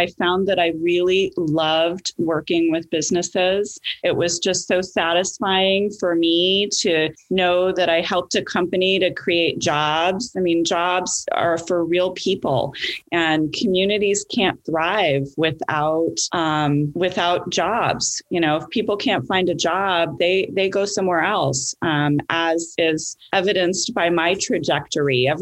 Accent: California, United States; also born or lived in Los Angeles / Chicago / New York City; now in Ithaca, United States; Okay, well, I am from California. I grew up in the Bay Area. I lived in Los Angeles and Chicago and New York City. And I came to Ithaca in 2001.

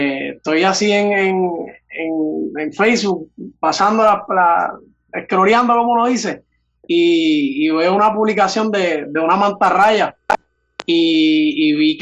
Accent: Aguadilla, Puerto Rico; Yo tengo 25 años y soy del pueblo de Aguadilla. Me crié acá en el área oeste. O sea, nací en el área oeste, me crié en el área metro y volví nuevamente a mis raíces, ¿verdad? Al área oeste, que es donde nací, donde tengo toda mi familia

